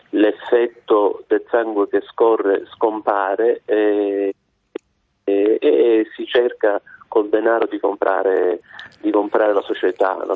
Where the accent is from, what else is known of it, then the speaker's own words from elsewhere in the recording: Palermo, Sicily, Italy; Io sono palermitano